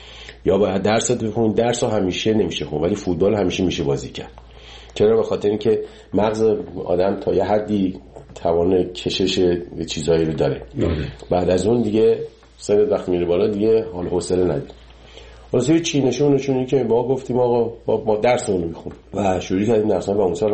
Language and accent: Persian; Iran; moved away; 30 سال 30 و خورده سال که از ایران من اومدم بیرون